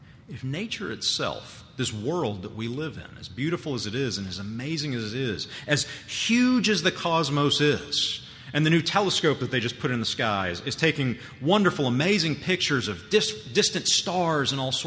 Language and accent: English; the South, United States; born there; I was born here in the South. My grandparents have been Christians for, you know, forever